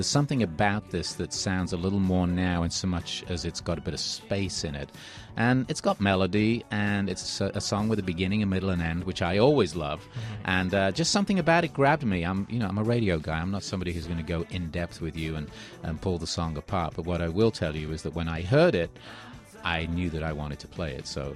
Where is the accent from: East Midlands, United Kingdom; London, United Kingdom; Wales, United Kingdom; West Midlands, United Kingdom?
West Midlands, United Kingdom; Birmingham; And I'm from Birmingham in England.